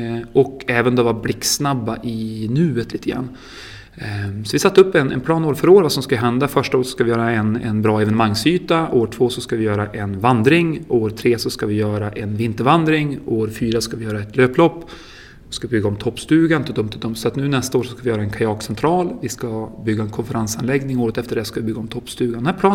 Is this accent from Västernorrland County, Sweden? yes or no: yes; Örnsköldsvik, Västernorrland County, Sweden; also born or lived in Stockholm; jag var från Örnsköldsvik och jag hade ju varit i Stockholm ganska länge också.